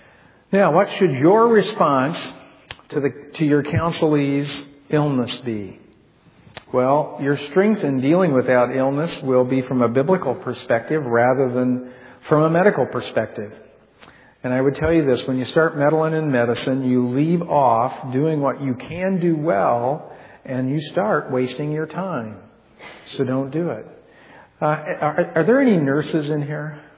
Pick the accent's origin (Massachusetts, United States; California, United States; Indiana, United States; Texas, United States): Indiana, United States; Obviously, I'm from Indiana. I don't know about these things. I'm also operating on, you know, it's midnight where I come from right now.